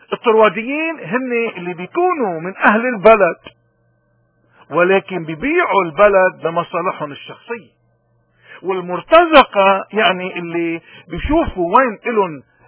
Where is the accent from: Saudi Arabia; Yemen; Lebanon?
Lebanon; نحن كلبنانيين قديش نحن اليوم بحاجة ماسة تنعود إلى جذور الإيمان، تنعود إلى ثقافة أهلنا وجدودنا